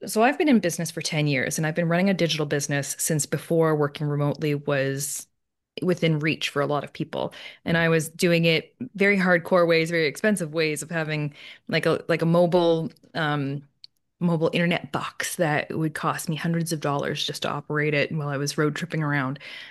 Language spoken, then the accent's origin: English; Canada; I'm kilometers because I'm Canadian.